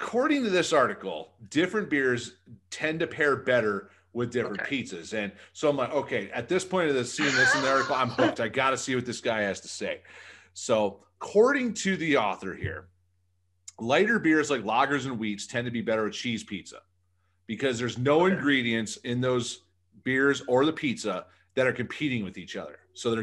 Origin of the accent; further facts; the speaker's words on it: Michigan, United States; I grew up in Michigan. I pay attention to what's going on in Michigan.